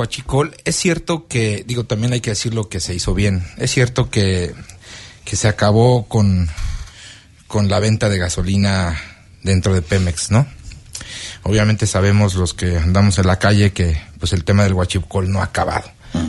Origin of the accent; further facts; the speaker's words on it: Mexico; hay que creernos que somos mexicanos y que este es el mejor país del mundo